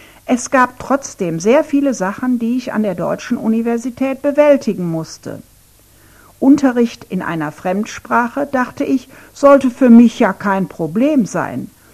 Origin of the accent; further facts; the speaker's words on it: Ukraine; German is a second language; now in Germany; Im Vergleich zu meiner Heimat Ukraine durfte ich selbst entscheiden, welche Vorlesungen ich besuche und in welchem Semester.